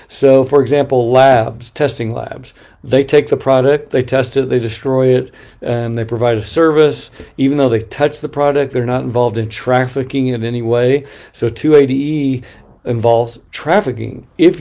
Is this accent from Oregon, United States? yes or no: yes; Bend, Oregon, United States; so I think in my hometown, Bend, Oregon, guy Joe's got a little, he's got his truck, and he's all of a sudden a delivery company